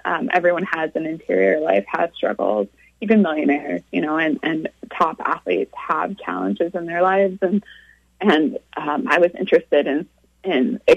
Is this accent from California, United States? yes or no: no; Seattle, Washington, United States; I'm from Seattle originally, and he was, you know, a rookie when I was a little girl